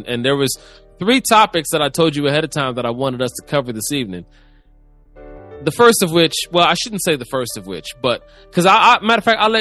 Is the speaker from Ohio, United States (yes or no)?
yes; Cleveland, Ohio, United States; you know that I hail from Cleveland, Ohio, and I'm an avid Cleveland sports fan.